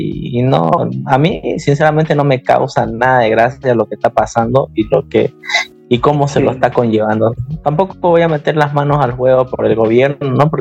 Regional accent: Bolivia; Al final somos todos bolivianos y debemos querernos como bolivianos, ¿no?

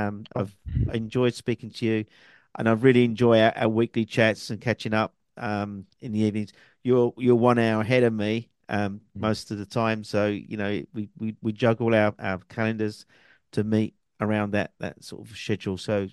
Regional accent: London, United Kingdom; accent: London; My English is from London, so I have an accent. I talk around the world, so sometimes my accent blurs a little bit.

